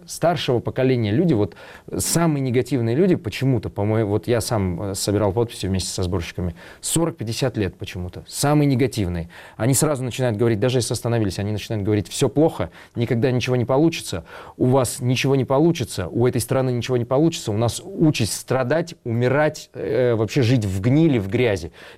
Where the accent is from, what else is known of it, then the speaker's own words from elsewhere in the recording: Moscow, Russia; Город Владимир живет 3 года на эту денежку, которую мы себе, москвичи, позволяем тратить на пиар мэра.